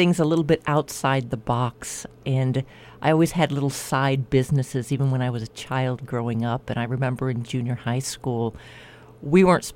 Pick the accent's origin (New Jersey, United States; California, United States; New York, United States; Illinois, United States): California, United States; also born or lived in England / Japan; We grew up living in Southern California, but I also lived in England for a year, and I lived in Japan for 6 months